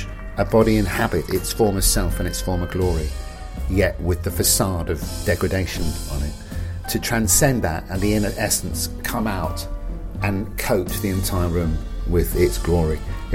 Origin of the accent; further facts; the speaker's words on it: England, United Kingdom; I was like, ooh, Vegas, I'm English.